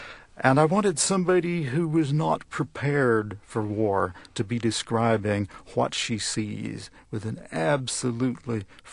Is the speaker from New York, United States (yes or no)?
no; North Carolina, United States; I grew up on Green River in western North Carolina.